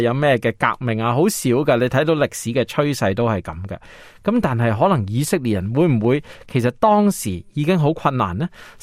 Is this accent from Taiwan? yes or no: no; China; 我相信我们中国人的性格都是很温顺的嘛